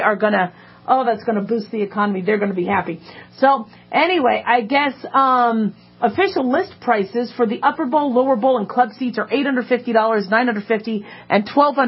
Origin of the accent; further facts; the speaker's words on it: Phoenix, Arizona, United States; now in Las Vegas, United States; those of us who have lived in Las Vegas or lived in the desert when I grew up in Phoenix